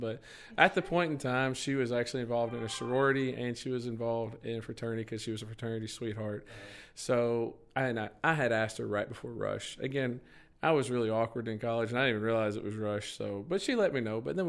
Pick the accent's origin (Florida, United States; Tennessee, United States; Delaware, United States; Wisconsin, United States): Tennessee, United States; Columbia; I am from Columbia, Tennessee.